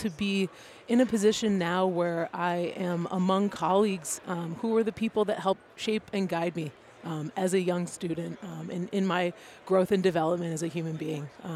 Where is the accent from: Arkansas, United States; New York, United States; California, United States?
New York, United States; Rochester; Yeah, so I'm actually a Rochester native. I grew up in the suburbs of Brighton, just outside the city. You know, had a great education at Brighton High School